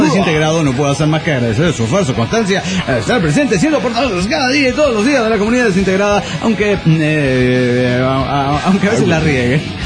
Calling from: Puerto Vallarta, Jalisco, Mexico; de Puerto Vallarta.

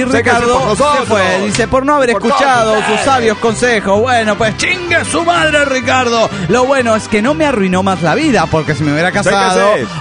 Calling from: Caracas, Capital District, Venezuela; de Caracas, Venezuela.

